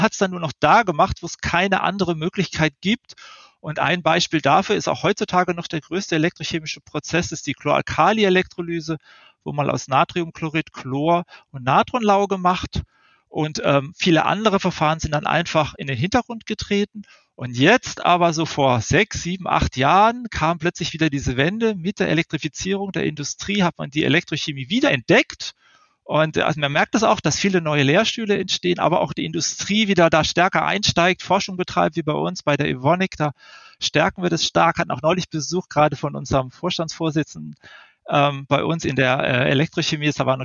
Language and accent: German; Hanau, Hesse, Germany; hier am Standort in Hanau, wo ich herkomme